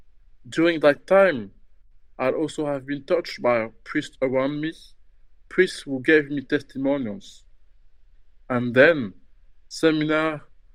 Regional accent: Meaux, Île-de-France, France; So I was born in France the 15th of March 1996 in a city called Meaux, which is approximately 40 kilometers from Paris. And I grew up in Seine-et-Marne, close to the amusement park Disneyland Paris.

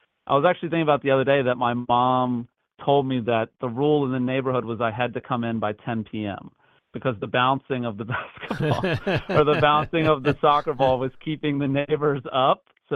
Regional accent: Richmond, Virginia, United States; I grew up in Richmond, Virginia. I was one of six kids. I was born in the middle, one of the two middle children. Yeah, Richmond, Virginia.

